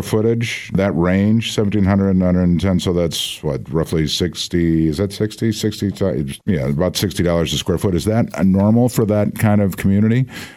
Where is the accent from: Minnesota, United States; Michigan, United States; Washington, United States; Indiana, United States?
Michigan, United States; Grand Ledge; Coming from Grand Ledge, I understand, and that rivalry